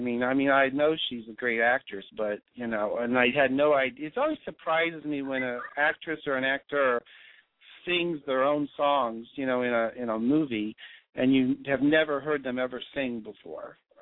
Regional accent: Ohio, United States; now in San Francisco, United States; I'm originally from Ohio, but I live in San Francisco for the last 20 years.

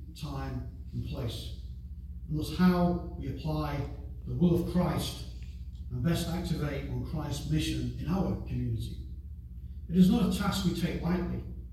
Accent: United Kingdom; now in United States; I've already mentioned the fact that I'm British, but I'm American by choice and I'm Presbyterian by the grace of God.

